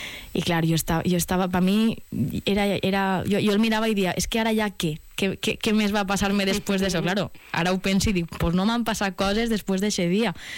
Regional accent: Valencian Community, Spain; nosaltres els valencians

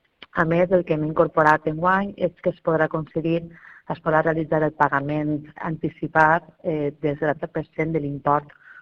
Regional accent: Teulada, Valencian Community, Spain; Què vas a dir-te jo del meu poble?

